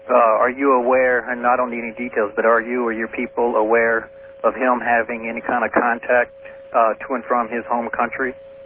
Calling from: Kingman, Arizona, United States; I'm calling from Kingman, Arizona.

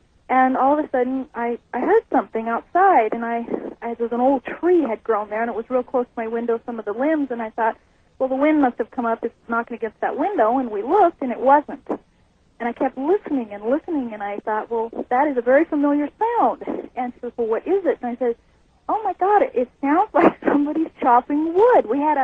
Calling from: Kelso, Montana, United States; Hi, I'm calling from Kelso, Montana.

